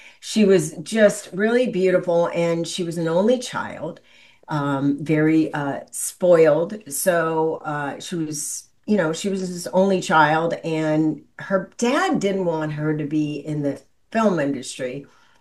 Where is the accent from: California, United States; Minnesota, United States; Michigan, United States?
California, United States; Los Angeles; also born or lived in Illinois; and I'm from Los Angeles.